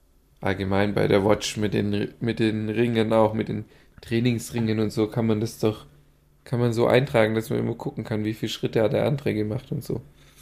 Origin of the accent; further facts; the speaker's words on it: Baden-Württemberg, Germany; Für mich ist es ja übel interessant, dass in meiner Heimat eigentlich übel viele Orte auf einmal in den Büchern vorkommen. Jetzt im dritten Teil geht es um den ehemaligen Truppenübungsplatz in Münsingen.